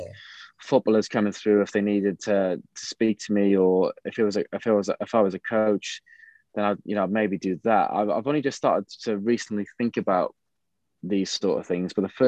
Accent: Cardiff, Wales, United Kingdom; yes, I was from Cardiff. I always wanted to play for Cardiff growing up as a kid.

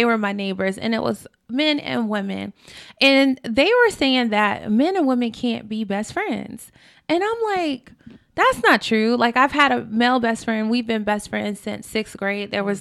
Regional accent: Florida, United States; My grandma and my auntie raised me, and like our neighborhood, we grew up in Washington Shores.

